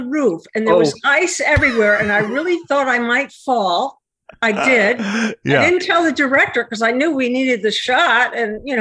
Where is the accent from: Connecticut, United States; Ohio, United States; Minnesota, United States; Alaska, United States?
Connecticut, United States; I am from Connecticut.